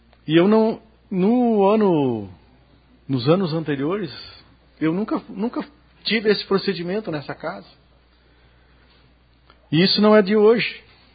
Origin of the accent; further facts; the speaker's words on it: Arambaré, Rio Grande do Sul, Brazil; Porque eu nasci aqui em Arambaré, me criei aqui a vida inteira